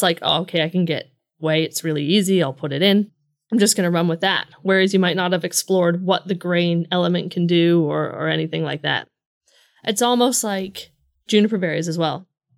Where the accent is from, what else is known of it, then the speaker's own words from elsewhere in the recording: Canada; I grew up in Canada, dirty rye and gingers.